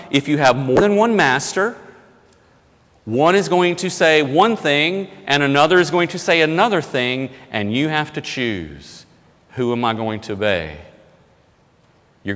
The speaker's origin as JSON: {"language": "English", "country": "United States", "said": "and I'm not busting on Americans, I'm an American, I love America, but I think that's sort of the American way"}